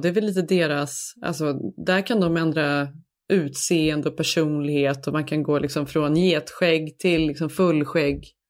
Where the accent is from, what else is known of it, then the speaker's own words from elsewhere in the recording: Borås, Västra Götaland County, Sweden; moved away as an adult; now in Stockholm, Sweden; För jag tänker på när jag flyttade från Stockholm, från Borås, då var jag ju, hade jag precis tagit studenterna, så mössan var fortfarande på nästan när jag flyttade upp till Stockholm.